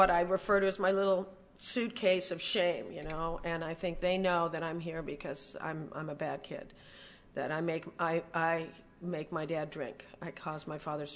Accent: Van Nuys, California, United States; And I was raised in Van Nuys in this little two-bedroom house.

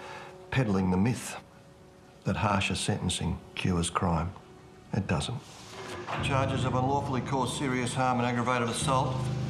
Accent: Melbourne, Victoria, Australia; I grew up in Melbourne, in Brunswick, which now is a gentrified inner suburban trendy place, but in the 60s it was almost embarrassing to say that you lived there.

